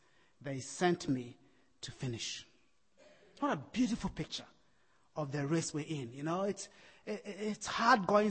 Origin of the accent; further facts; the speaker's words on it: Kenya; many people often have been disappointed when I tell them that I'm Kenyan, but I can't do marathons. It's a huge disappointment for my country not to be able to run